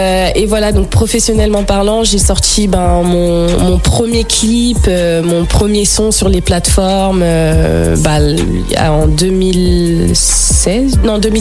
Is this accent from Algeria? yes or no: no; Paris, Île-de-France, France; also born or lived in Montpellier; Non, je suis née à Montpellier. Après, c'est vrai que j'ai grandi sur Paris.